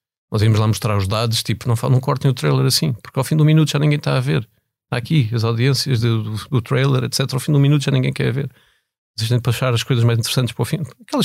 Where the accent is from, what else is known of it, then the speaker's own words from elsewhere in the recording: Portugal; moved away as an adult; eu fiz toda a minha vida em escolas públicas, incluindo a universidade, saí de Portugal relativamente novo